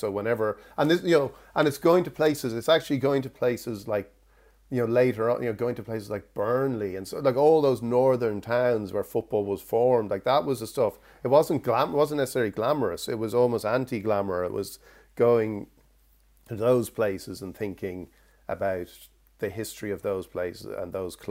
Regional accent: Ireland; one of the things that, as Irish people, I think we always felt with Keane

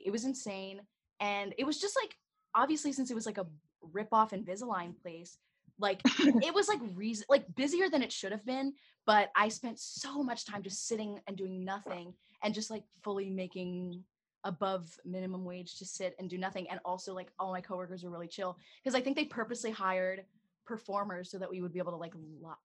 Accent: Florida, United States; I'm from Florida.

